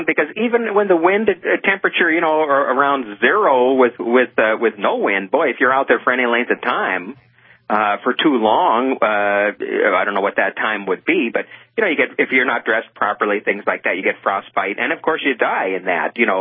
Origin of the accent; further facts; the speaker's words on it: Pennsylvania, United States; now in North Dakota, United States; I'll tell you, I'm from Pennsylvania originally, as I think you know.